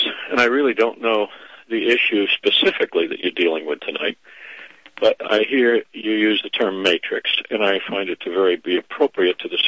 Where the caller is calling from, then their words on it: Sarasota, Florida, United States; Yes, I am, Alan. I'm from Sarasota, Florida.